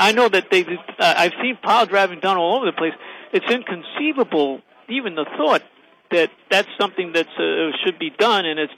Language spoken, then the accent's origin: English; New York, United States; And I'm from New York, where you don't have to worry about the Manhattan, you know.